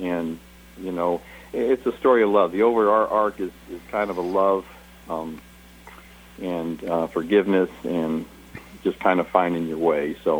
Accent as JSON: {"language": "English", "town": "Canton", "region": "Ohio", "country": "United States", "tie": "born there", "said": "I was born in Canton, Ohio, so I'm familiar with the area."}